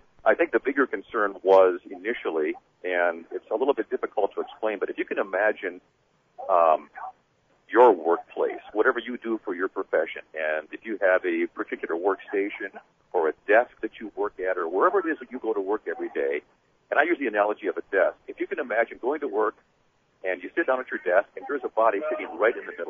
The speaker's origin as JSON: {"language": "English", "town": "Watertown", "country": "United States", "tie": "born or raised there", "said": "But I got my start up in Watertown, which is my hometown. That's where I began my radio career."}